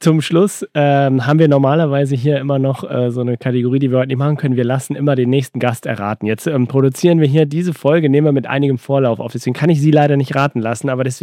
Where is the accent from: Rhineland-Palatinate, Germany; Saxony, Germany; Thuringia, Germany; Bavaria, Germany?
Bavaria, Germany; Munich; Sie sind aus München, wir auch. Wir treffen uns einfach nochmal bei uns in München und führen das fort.